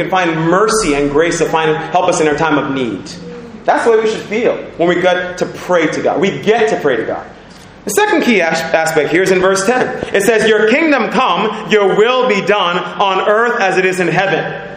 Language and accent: English; Jamaica; accent: Jamaican; That's my little Jamaican accent coming right there.